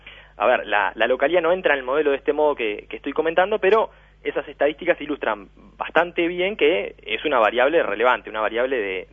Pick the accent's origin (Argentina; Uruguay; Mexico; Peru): Uruguay; como uruguayos tendríamos que decir que no